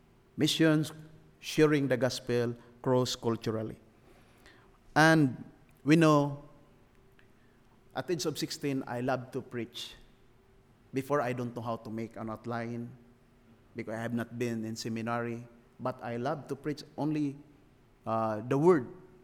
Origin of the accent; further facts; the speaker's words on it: Philippines; When you say mission, as a Filipino, we are the product of missionaries, the American missionaries, went to the Philippines, preached the gospel.